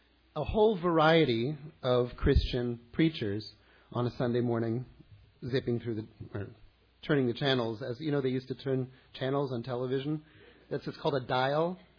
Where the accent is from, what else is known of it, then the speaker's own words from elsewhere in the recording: United States; And I grew up speaking Hebrew. And not quite reading and writing, but a lot of speaking. And I grew up in America in the 70s